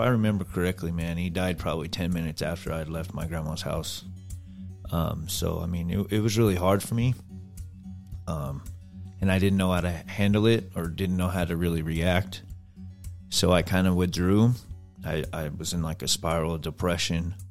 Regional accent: Colorado, United States; also born or lived in Salt Lake City / New Mexico; now in Greenville, United States; Originally, I'm from Salt Lake City, but I grew up in and around Colorado, in and out of New Mexico area as well.

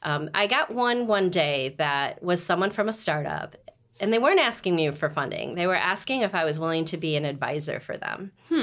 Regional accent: Milwaukee, Wisconsin, United States; also born or lived in New Jersey / Jacksonville / Singapore; So I'm from Milwaukee originally.

